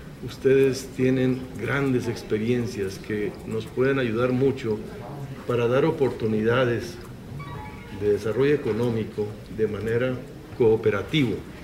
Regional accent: Chihuahua, Mexico; Yo vengo del estado de Chihuahua. Chihuahua es un estado muy grande.

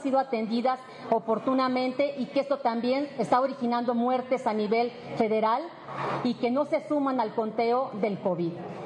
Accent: Mexico; Debemos recordar que nosotros como mexicanos hemos tenido experiencias en el pasado

